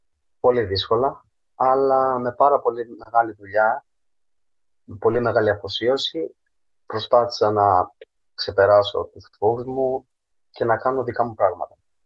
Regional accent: Tripoli, Peloponnese, Greece; now in United Kingdom; ζω στην Αγγλία τα τελευταία 6 χρόνια. Αλλά έχω μεγαλώσει και έχω γεννηθεί Ελλάδα. Έχω μεγαλώσει και έχω γεννηθεί στην Τρίπολη, όπου οι γονείς μου έχουν τα τελευταία 35 χρόνια έχουν φύγει από την Αλβανία και έχουν μεταναστεύσει και έχουν πάει στην Ελλάδα.

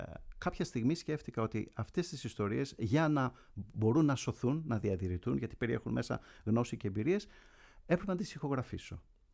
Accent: Kifisia, Attica, Greece; also born or lived in Karpathos; Έχω γεννηθεί στην Κάρπαθο, στη Βολάδα Καρπάθου. Ήμουν εκεί μέχρι τα 8 μου χρόνια. Μετά ήρθαμε όλοι μαζί στην Κηφισιά, όπου ήταν και που είχε γεννηθεί η μητέρα μου. Ναι. Και μεγάλωσα εδώ, μεγάλωσα στην Κηφισιά, στο Λύκειο της Κηφισιάς, στο περίφημο πρώτο Λύκειο

